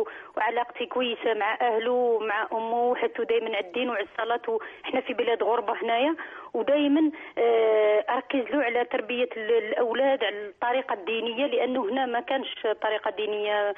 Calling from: Belgium; أنا متصلة من بلجيكا

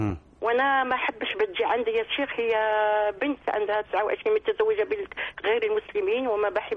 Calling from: France; احنا من فرنسا نحبك دايما نتابعك

